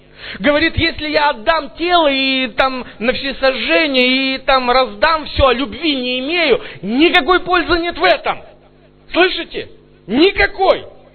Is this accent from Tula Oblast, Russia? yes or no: yes; Tula, Tula Oblast, Russia; А я приехал из Тулы.